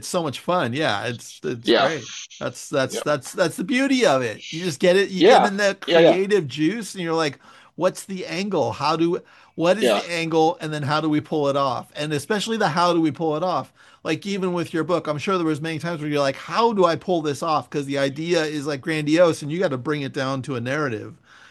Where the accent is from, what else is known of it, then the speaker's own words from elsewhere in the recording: Millbrae, California, United States; I grew up in Millbrae, which was kind of close to Candlestick Park